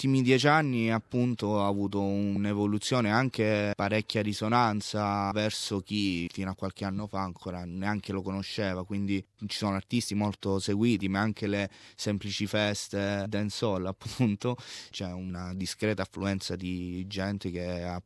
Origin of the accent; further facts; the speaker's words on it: Calabria, Italy; Dei tasti dolenti della mia terra continua a essere appunto la disoccupazione, che come potete vedere anche qui porta tantissimi giovani a lasciare la propria terra. Non parliamo di Calabria